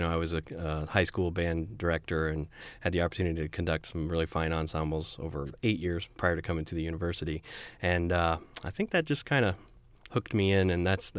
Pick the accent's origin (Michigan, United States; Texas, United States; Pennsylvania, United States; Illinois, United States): Illinois, United States; Centralia; I came from Centralia, Illinois, down southern part of the state